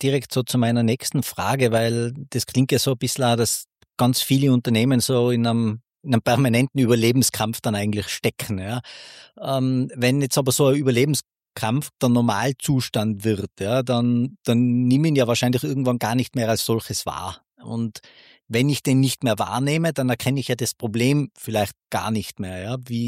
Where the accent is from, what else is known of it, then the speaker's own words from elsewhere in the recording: Austria; wie man jetzt bei uns in Österreich so schön sagt